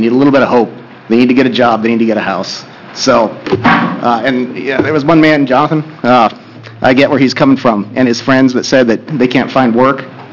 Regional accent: Oregon, United States; I'm from Josephine County.

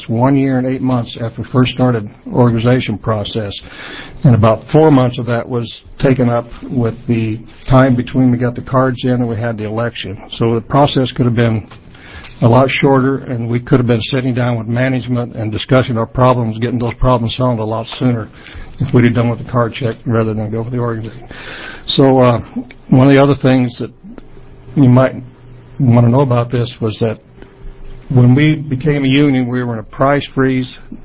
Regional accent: Beaverton, Oregon, United States; also born or lived in Utah; I'm from Beaverton, Oregon.

